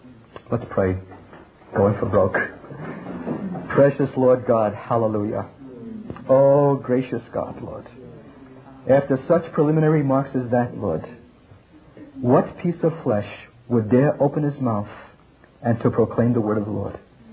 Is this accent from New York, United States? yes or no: yes; Brooklyn, New York, United States; And I'm from Brooklyn, and I can say that.